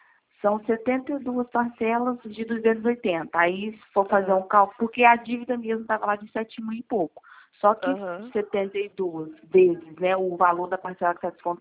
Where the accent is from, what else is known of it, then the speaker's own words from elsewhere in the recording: Barra Mansa, Rio de Janeiro, Brazil; que eu sou de Barra Mansa direto